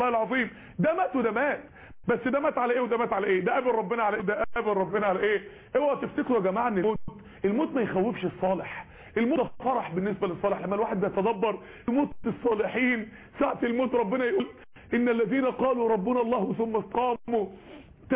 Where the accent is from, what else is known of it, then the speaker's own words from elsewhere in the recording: Mansoura, Dakahlia, Egypt; عندنا في المنصورة